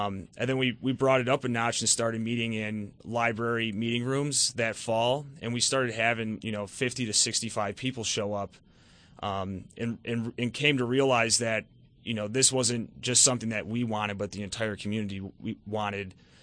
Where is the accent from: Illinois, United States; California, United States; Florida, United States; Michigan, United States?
Illinois, United States; Chicago; now in Rochester, United States; I'm actually from Chicago, Illinois.